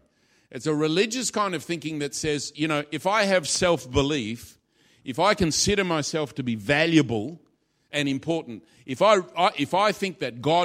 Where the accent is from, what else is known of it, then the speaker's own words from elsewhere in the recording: Australia; I'm an Australian